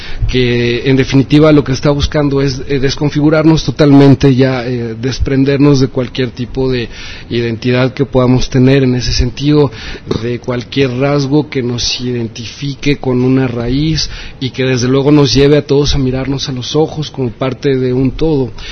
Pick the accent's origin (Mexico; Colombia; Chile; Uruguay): Mexico; establecer esa identidad común entre todos los mexicanos, como mexicanos que somos